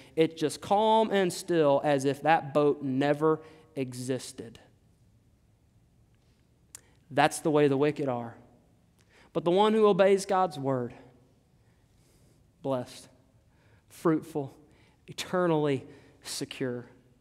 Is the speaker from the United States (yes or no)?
yes; Texas, United States; I'm a pastor from Southeast Texas.